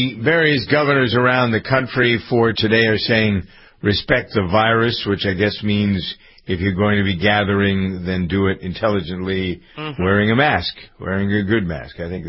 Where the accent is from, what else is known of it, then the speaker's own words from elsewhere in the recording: Framingham, Massachusetts, United States; my hometown of Framingham has been the, as it is with other things, it's strange how this town, it is so diverse.